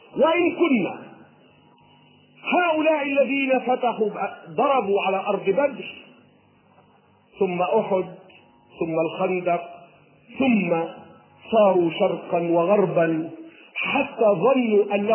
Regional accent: Cairo, Cairo Governorate, Egypt; ما علاقتنا نحن أبناء القاهرة المعز في فجر القرن الخامس عشر؟

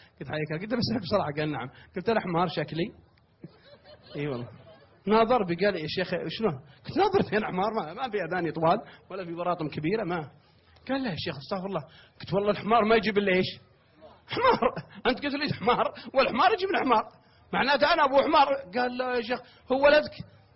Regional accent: Kuwait; فكلمت اليوم قلت الشيخ عندنا في الكويت،

